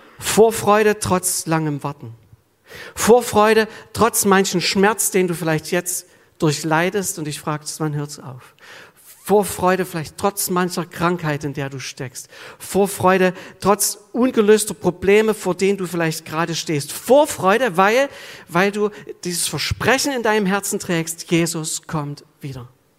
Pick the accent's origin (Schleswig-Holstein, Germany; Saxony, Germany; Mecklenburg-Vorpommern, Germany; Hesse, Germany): Saxony, Germany; Sosa; In meinem Heimatort Sosa hat sich vor einiger Zeit mal ein Spitzenpolitiker angekündigt.